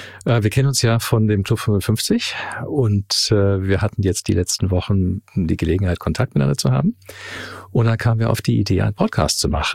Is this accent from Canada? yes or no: yes; Toronto, Ontario, Canada; first language German; Ja, ich bin Deutsch-Kanadier. Ich bin in Toronto geboren und aufgewachsen. Meine Eltern sind Deutsch und waren erst ein Jahr im Land, als ich geboren wurde. Also haben wir Deutsch zu Hause gesprochen, bis ich in den Kindergarten kam und da musste ich Englisch lernen.